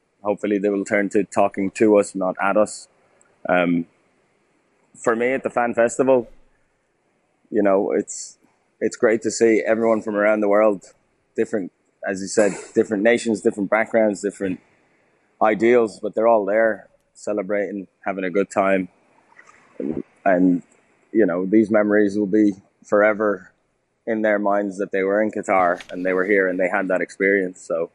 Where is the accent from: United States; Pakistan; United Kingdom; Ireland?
Ireland; Dublin, Leinster; accent: Dublin; moved away as an adult; I grew up in Ireland. The formative adolescent years were in Dublin. It's kind of, the accent's kind of toned down a bit, being living here since 2011, but I think it's still, you can still hear it.